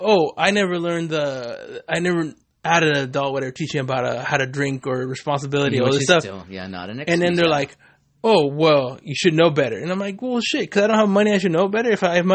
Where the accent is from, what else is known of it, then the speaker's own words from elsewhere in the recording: California, United States; And I grew up in Southern California.